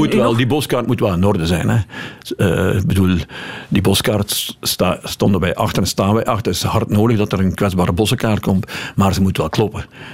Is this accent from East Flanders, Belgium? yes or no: no; Bilzen, Limburg, Belgium; de gemeente Bilzen, mijn heimat, hè, of mijn, ik kom vlak uit Aldebiezen, uit de buurt daar.